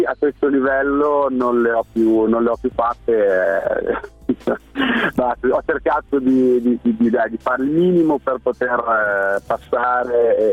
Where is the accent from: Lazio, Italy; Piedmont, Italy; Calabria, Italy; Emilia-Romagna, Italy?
Emilia-Romagna, Italy; Sant'Antonio di Medicina; accent: Emilian; Io sono dalla provincia di Bologna, nella bassa bolognese.